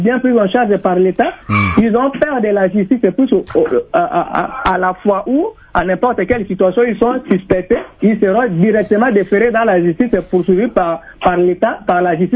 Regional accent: DR Congo; chez nous, en RDC

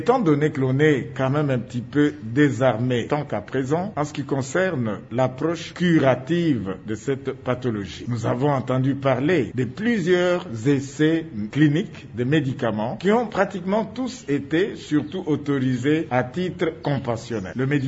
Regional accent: Kinshasa, DR Congo; Le salut est venu de mon pays, Kinshasa, mon pays que j'aime bien.

